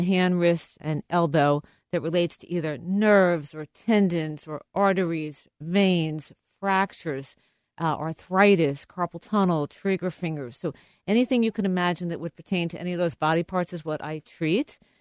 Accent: Long Island, New York, United States; I'm born and bred New Yorker. I grew up on Long Island, and I disappeared for 4 years to go to college at Harvard. And then I came back to New York

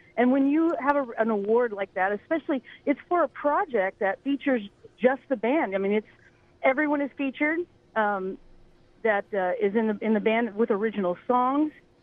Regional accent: Missouri, United States; I'm from the Midwest, I'm from Missouri, so I feel like I'm coming home.

